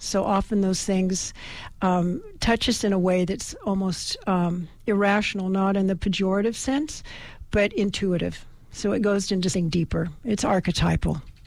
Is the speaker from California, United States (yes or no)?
yes; Petaluma, California, United States; I was raised in Petaluma, and I think there were two Greek families in Petaluma at that time, so there was no church.